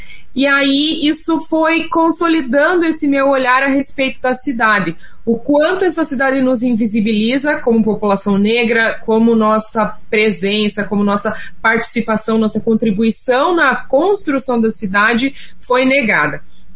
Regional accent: Curitiba, Paraná, Brazil; born there; nominho grande, né? E nasci aqui em Curitiba. Digo que sou uma mulher preta que nasceu em Curitiba

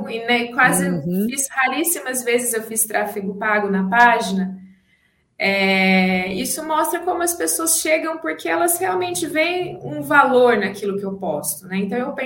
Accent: Ribeirão Preto, São Paulo, Brazil; na cidade onde eu moro, sou de Ribeirão Preto.

